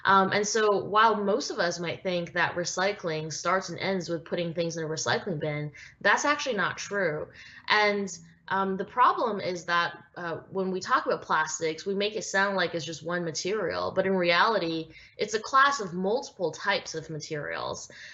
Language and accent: English; Vancouver, British Columbia, Canada; while I was growing up in Vancouver, Canada.